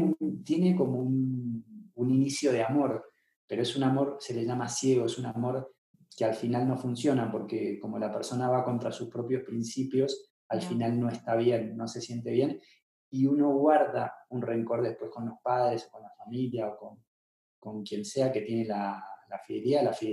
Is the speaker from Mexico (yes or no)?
no; Argentina; Yo ahora que vivo en Medellín, que es como una ciudad muy particular en la cultura, muy familiar, que también veo en Latinoamérica, en Argentina también, de donde soy